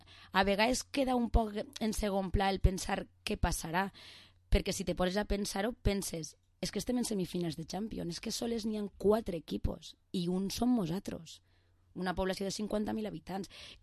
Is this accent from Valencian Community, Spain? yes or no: yes; Vila-real, Valencian Community, Spain; Jo sempre dic de Villarreal.